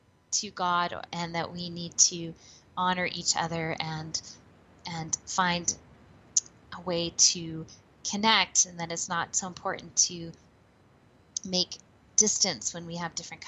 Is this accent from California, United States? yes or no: yes; California, United States; now in Canada; it involved me traveling from my home in Canada to my hometown in Northern California, a very small little town about 3 hours northeast of San Francisco.